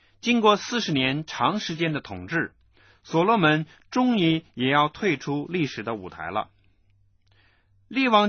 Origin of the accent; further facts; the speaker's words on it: China; 就是像我们中国人常常讲的常有灯光，象征着传宗接代